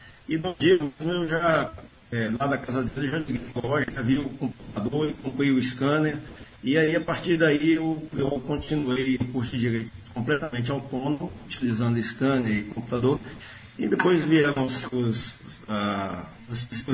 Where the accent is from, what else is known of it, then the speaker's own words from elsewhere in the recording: Minas Gerais, Brazil; Eu sou de Minas Gerais, nascido no interior de Minas, moro em Belo Horizonte há mais ou menos 12 anos.